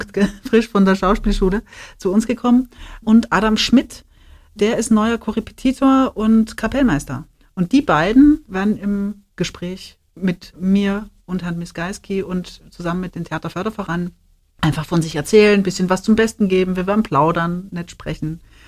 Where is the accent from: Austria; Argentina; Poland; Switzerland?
Austria; Upper Austria; now in Germany; Ich bin gebürtige Österreicherin, Oberösterreicherin, komme vom Attersee. Also ich komme sozusagen aus dem Salzkammergut, also so mittendrin.